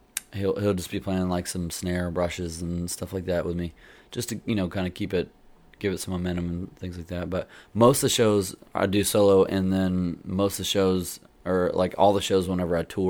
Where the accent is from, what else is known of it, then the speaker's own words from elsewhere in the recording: Longview, Texas, United States; I'm from Longview, Texas.